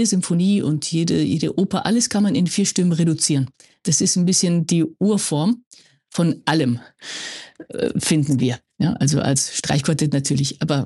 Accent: Madrid, Community of Madrid, Spain; now in Barcelona, Spain; Ja, du bist Katalane, ich bin aus Madrid. Und du kommst aus dem Norden, ich bin aus dem Süden.

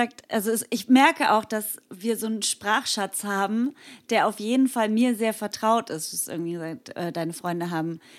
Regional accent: Halberstadt, Saxony-Anhalt, Germany; born there; Halberstadt bei Magdeburg.

